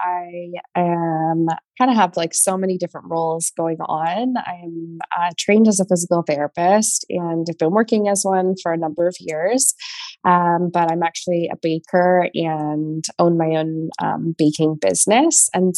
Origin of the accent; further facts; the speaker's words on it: Canada; now in California, United States; at the time I was living down in California, which is where I am now. I'm Canadian actually.